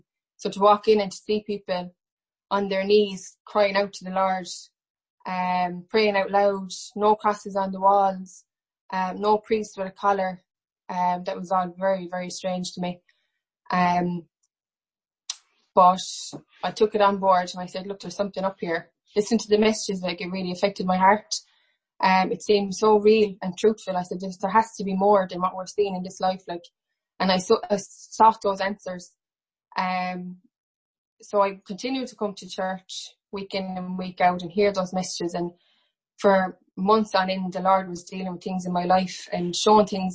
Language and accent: English; Limerick, Munster, Ireland; I'm born and bred in Limerick all my life. I was raised a Catholic.